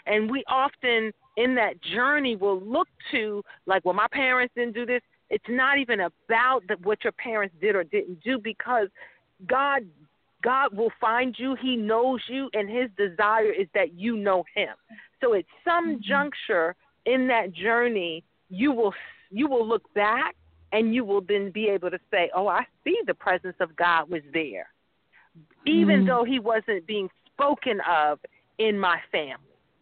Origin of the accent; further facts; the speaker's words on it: New York City, New York, United States; but he lived in North Carolina, and I grew up in New York City, so I didn't really get to see him a lot.